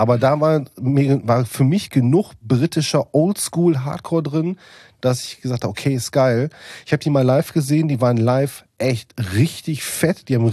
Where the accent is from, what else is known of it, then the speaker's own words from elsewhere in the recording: North Rhine-Westphalia, Germany; ich komme aus dem Pott